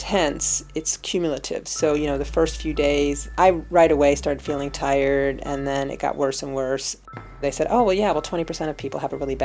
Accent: Ann Arbor, Michigan, United States; also born or lived in Madison / Berkeley; I grew up in Ann Arbor, Michigan. I went to college in Madison, Wisconsin. I lived in Berkeley for many years.

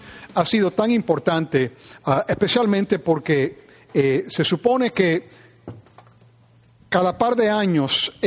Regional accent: New Jersey, United States; pero no soy un niño de los 60s. Que es decir que cuando yo nací, cuando yo y donde yo fui criado, que era en New Jersey

